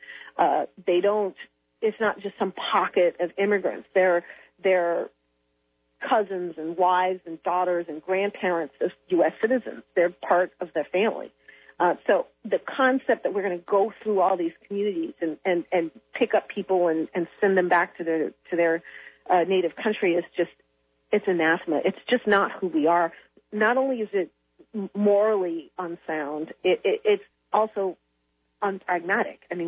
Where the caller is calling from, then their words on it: London, United Kingdom; I am calling you from London, England.